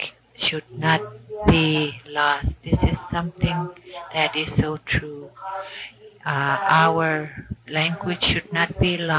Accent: Point Hope, Alaska, United States; I came as a participant from Point Hope. I am not an elder, but I am a member of the Inupiat Language Commission

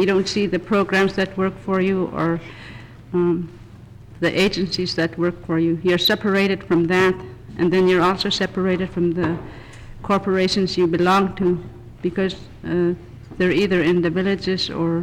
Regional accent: Allakaket, Alaska, United States; As I said before, I'm from Allakaket, and I have four children, and all were born before 1971.

